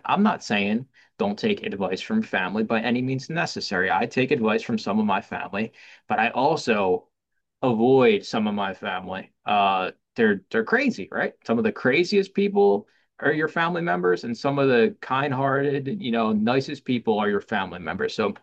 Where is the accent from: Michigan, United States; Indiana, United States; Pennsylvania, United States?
Pennsylvania, United States; Philadelphia; growing up in Kensington, one of the worst neighborhoods in Philadelphia